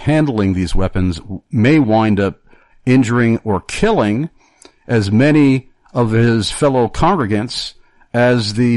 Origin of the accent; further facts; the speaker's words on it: New York, United States; now in Pennsylvania, United States; In fact, where I live now in Pennsylvania, it's very commonplace to see people carrying concealed weapons and, you know, going, if you were in New York, where I'm from, especially Long Island